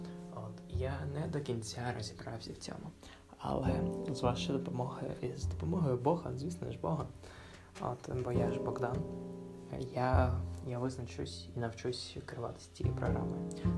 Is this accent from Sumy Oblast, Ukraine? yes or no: no; Kramatorsk, Donetsk Oblast, Ukraine; і я з Краматорська. Да, Краматорськ – це визначне місто, бо тут народився я.